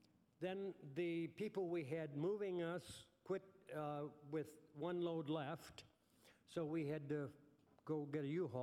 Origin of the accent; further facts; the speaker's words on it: Roseau, Minnesota, United States; I am, first of all, a Minnesota farm boy, and that will never change. I grew up in Roseau, Minnesota